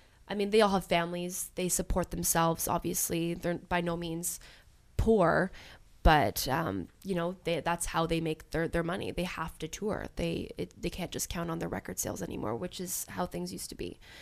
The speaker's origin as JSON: {"language": "English", "country": "Canada", "lives_now": "United States", "said": "I'm proud that I'm Canadian, and I love being in America."}